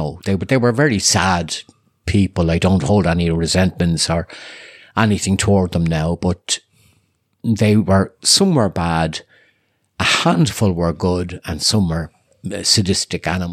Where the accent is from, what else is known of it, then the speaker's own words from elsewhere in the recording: Coolock, County Dublin, Ireland; now in Mayo, Ireland; It's half Dublin, half Mayo, isn't it, Dean? I was born and reared in Coolock, but I'm 40 years here now in Mayo.